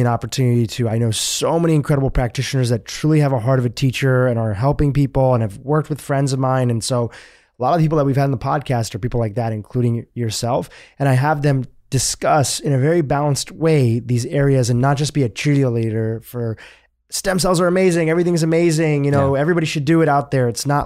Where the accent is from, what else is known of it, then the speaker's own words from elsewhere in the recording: India; even though I'm Indian, I'm not a medical doctor.